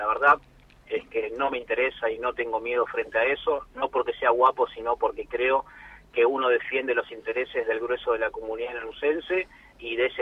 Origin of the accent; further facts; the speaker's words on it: Lanús, Buenos Aires Province, Argentina; yo soy de Lanús, soy muy fanático, tengo un gran sentimiento